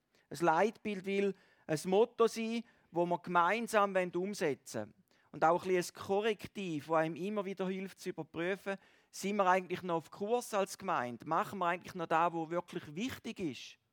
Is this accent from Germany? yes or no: no; St. Gallen, Switzerland; Also wenn selbst ich das als St. Galler hinkriege